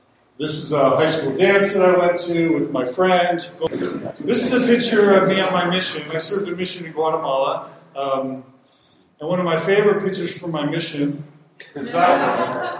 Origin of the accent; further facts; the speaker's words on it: Texas, United States; Even though I was raised in Texas, Mormonism is what defined our family.